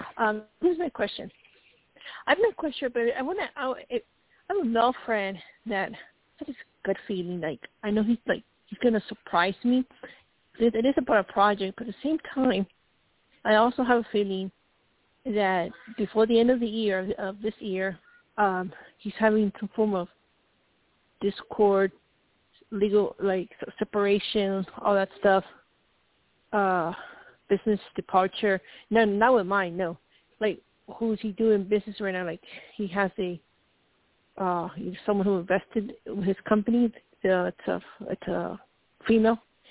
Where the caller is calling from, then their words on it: Colorado, United States; from CO, state